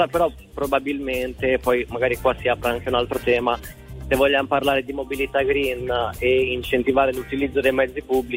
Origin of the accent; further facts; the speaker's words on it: Milan, Lombardy, Italy; Sono di Milano.